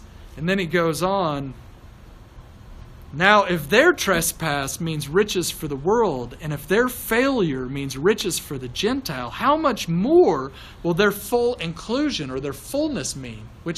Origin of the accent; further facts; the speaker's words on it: Ireland; I'm an Irish. We save civilization.